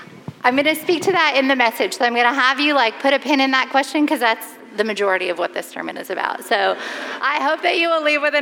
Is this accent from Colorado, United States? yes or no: yes; Colorado, United States; I lived in Colorado. I grew up in Colorado. I was a Coloradan